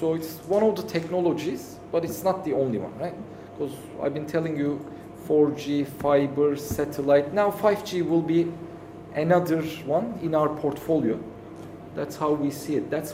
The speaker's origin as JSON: {"language": "English", "country": "Turkey", "second_language": "English", "lives_now": "Malaysia", "said": "I mean, I'm coming from Turkey. We are quite homogeneous. So when I came here, I never felt as a foreigner because so much diversity."}